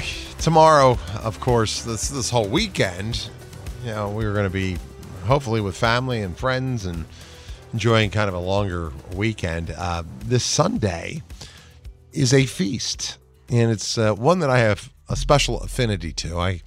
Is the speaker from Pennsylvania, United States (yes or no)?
yes; Philadelphia, Pennsylvania, United States; I'm from Philly. Come on, Susan. I'm from Philly. I know Cabrini.